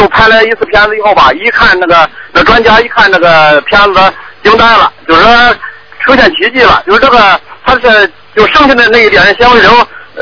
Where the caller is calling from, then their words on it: Beidaihe, Hebei, China; 那个我们是大陆的，北戴河的